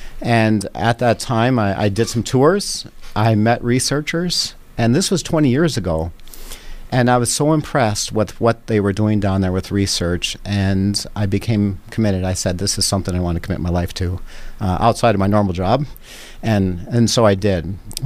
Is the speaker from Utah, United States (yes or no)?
no; North Dakota, United States; also born or lived in Colorado; I moved here from Colorado. I'm originally from North Dakota, but I moved here in 1998.